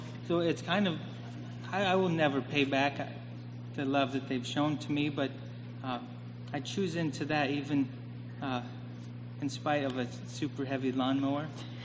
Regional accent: Oskaloosa, Iowa, United States; since moving back to my hometown, Oskaloosa, I live just down the street from my grandma and grandpa

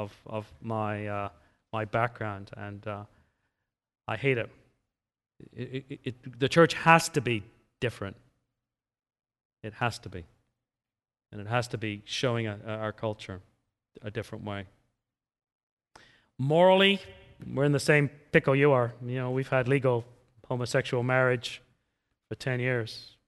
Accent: England, United Kingdom; I grew up in England as the son of an immigrant from the Middle East with black hair.

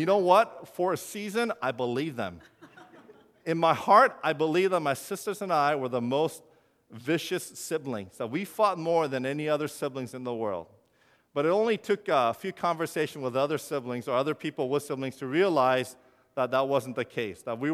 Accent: Irvine, California, United States; when I was growing up, I grew up in Irvine, but our church was in Los Angeles.

